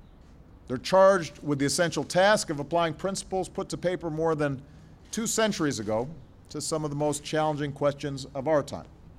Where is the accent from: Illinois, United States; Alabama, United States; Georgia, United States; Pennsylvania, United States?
Illinois, United States; Chicago; He was born and raised in the land of Lincoln, in my hometown of Chicago, in my home state of Illinois.